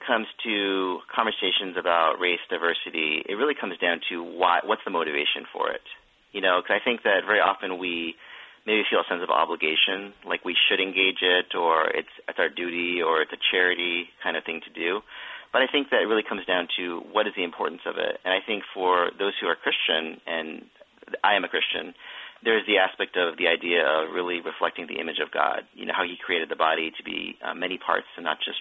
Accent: United States; born there; So a little bit of background is I'm Chinese American. I was born in the United States. And actually, I've never been to China, interestingly.

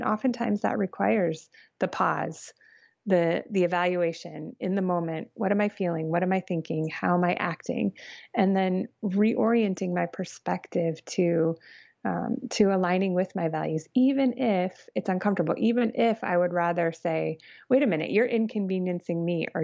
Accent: Phoenix, Arizona, United States; And I grew up in Phoenix, Arizona. So huge difference between January in Phoenix and January in Chicago.

